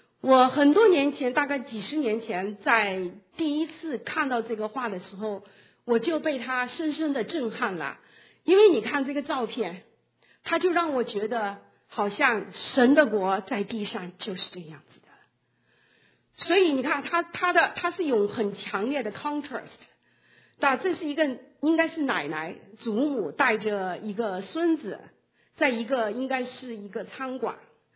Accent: Jiangxi, China; moved away; 好，然后我就回到我的故乡。我因为是一个人这次回去，所以我就有一点点时间。我从来没有想到我的故乡是这么漂亮。如果你们听说过武功山，那就在我们那地方。

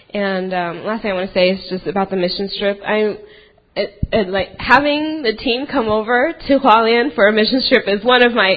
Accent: United States; the life that he gave me growing up here, growing up in the States, growing up in such a privileged family

